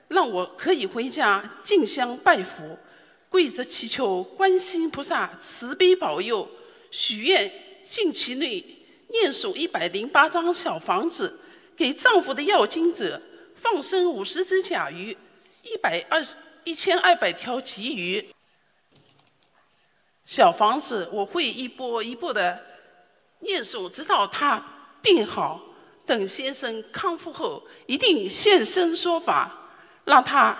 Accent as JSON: {"language": "Chinese", "town": "Melbourne", "region": "Victoria", "country": "Australia", "said": "我来自墨尔本，学习心灵法门近五年，吃素已有三年多，"}